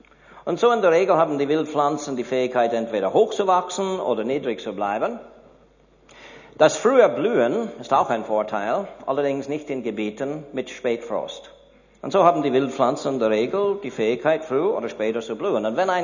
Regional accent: Switzerland; Bei uns in der Schweiz, südlich der Alpen, gibt es manchmal dieselbe Arten von Pflanzen wie nördlich.

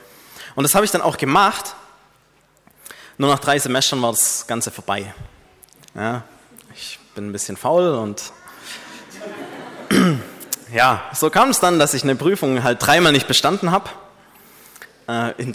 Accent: Aidlingen, Baden-Württemberg, Germany; Ich komme nämlich hier aus Aidlingen. Ich wohne hier in Aidlingen.

